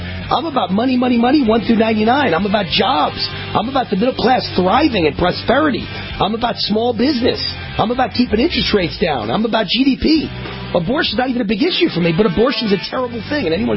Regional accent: New York, United States; now in California, United States; I'm a Californian. I grew up in New York and spent 15

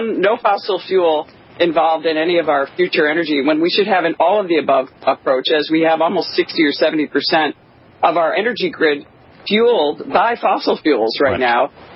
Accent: New York, United States; I come from New York.

